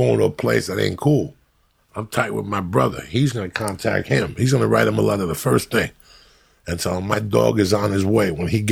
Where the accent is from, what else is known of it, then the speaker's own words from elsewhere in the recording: Cuba; moved away; I used to make him go back there and I'd say shit to him that I learned when I came from Cuba.